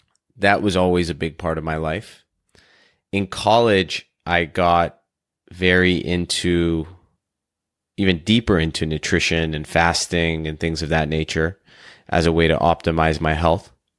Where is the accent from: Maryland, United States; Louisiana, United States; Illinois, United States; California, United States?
California, United States; Los Angeles; I reconnected with a dear friend of mine who I grew up with here in Los Angeles.